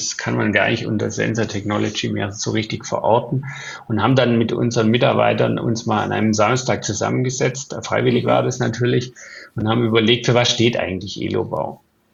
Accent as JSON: {"language": "German", "region": "Bavaria", "country": "Germany", "tie": "born or raised there", "said": "Ich bin im Allgäu aufgewachsen."}